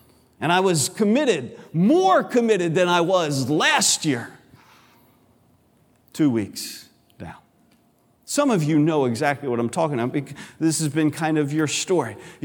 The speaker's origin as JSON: {"language": "English", "region": "Pennsylvania", "country": "United States", "tie": "born or raised there", "said": "Pennsylvania, which is where I grew up, did an annual trip to the beach called Ocean Getaway."}